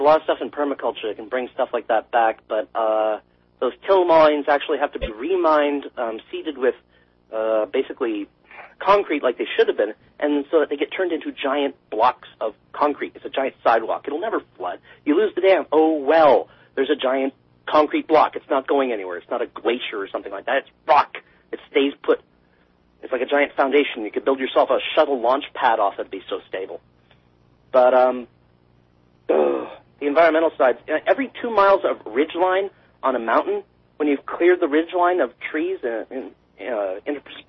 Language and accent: English; Canada; as a Canadian, I can't tell you what the hell to do. It's your country.